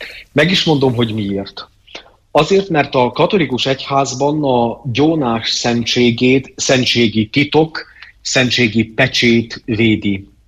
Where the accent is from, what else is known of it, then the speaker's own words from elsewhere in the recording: Csíkdelne, Harghita, Romania; milyen természetszerű volt az otthon Csigdelnén